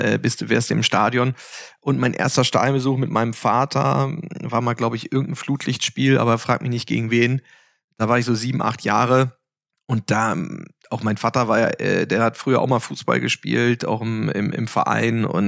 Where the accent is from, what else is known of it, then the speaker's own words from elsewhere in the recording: Hanover, Lower Saxony, Germany; born there; Naja, ich bin in Hannover geboren